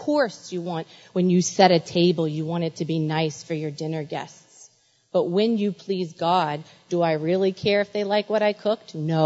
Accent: Tennessee, United States; So I'm from Tennessee.

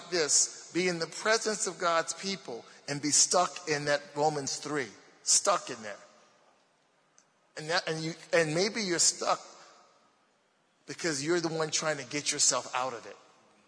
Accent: Baltimore, Maryland, United States; accent: Baltimore; you can tell by my accent I'm from Baltimore.

